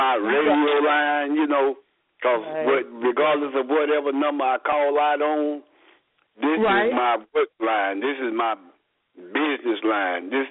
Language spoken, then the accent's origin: English; Bonton, Texas, United States; As most of you already know, I am from Bonton.